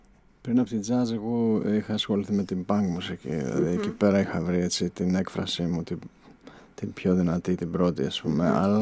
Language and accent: Greek; Kozani, Western Macedonia, Greece; moved away as an adult; όταν έφυγα από την Κοζάνη 18-19 και για... επειδή ήθελα να φύγω από την πόλη, δηλαδή δεν χωρούσα